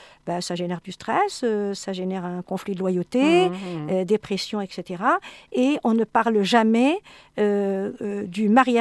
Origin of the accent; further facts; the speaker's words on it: France; même chez nous, en France